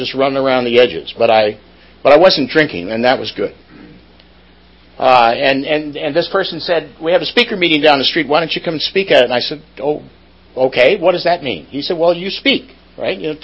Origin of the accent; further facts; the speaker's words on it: Aptos, California, United States; I'm happy to see there's a few people from Santa Cruz here. I'm from Aptos.